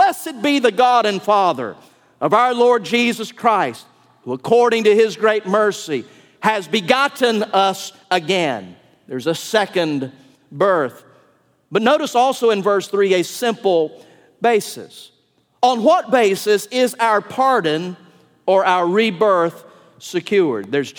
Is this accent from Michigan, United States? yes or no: no; Atlanta, Georgia, United States; born there; I was born on September the 8th, 19, none of your business. It was in Atlanta, Georgia, where my parents lived at the time, and I was born on their 7th anniversary.